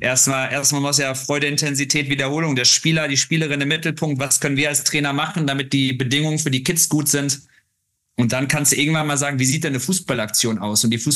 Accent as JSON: {"language": "German", "region": "North Rhine-Westphalia", "country": "Germany", "said": "weil ich komme jetzt aus dem Ruhrgebiet."}